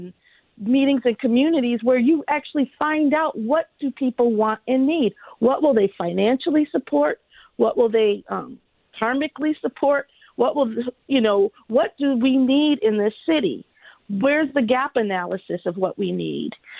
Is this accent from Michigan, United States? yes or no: yes; Detroit, Michigan, United States; I'm from Detroit, and I understand Detroit. Detroit is not Rochester.